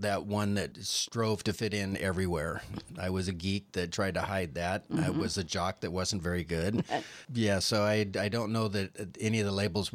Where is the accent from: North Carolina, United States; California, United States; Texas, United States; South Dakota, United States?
California, United States; San Francisco; also born or lived in Hawaii; now in Port Townsend, United States; Oh, no. Like many of the people that have come to Port Townsend in the last decade or so, I'm a transplant from California by way of Hawaii.